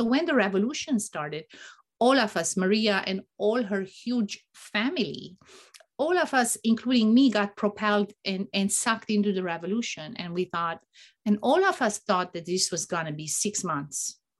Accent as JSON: {"language": "English", "country": "Lebanon", "tie": "born or raised there", "also_born_or_lived": "Syria", "said": "I was born in Syria. My mom is Syrian and my dad is Lebanese. So I grew up in Lebanon."}